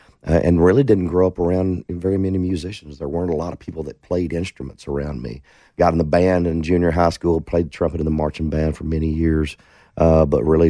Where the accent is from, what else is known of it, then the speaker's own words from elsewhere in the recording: Atlanta, Texas, United States; born there; I was born in Atlanta, Texas, 1968. All … lived in Texas, lives there. My mother remarried when I was very young, so I didn't grow up there.